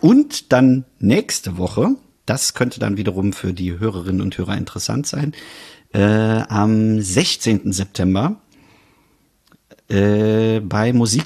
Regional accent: Bonn, North Rhine-Westphalia, Germany; als Bonner geführt werde, was mich natürlich sehr freut und auch ein wenig stolz macht. Aber ich denke, ich darf so als Exil-Bonner trotzdem noch mit an den Start gehen.

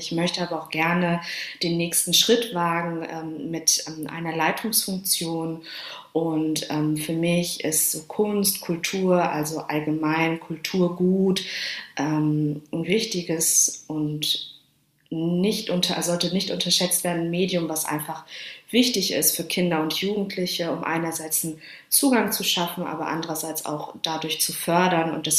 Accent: Dortmund, North Rhine-Westphalia, Germany; now in Hamburg, Germany; Also ich komme aus Dortmund und lebe in Hamburg.

